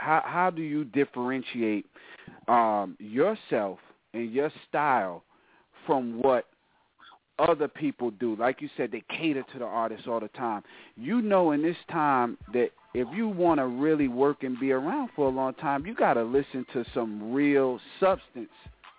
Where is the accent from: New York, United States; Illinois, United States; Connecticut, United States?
New York, United States; I grew up in New York, so Special K was huge.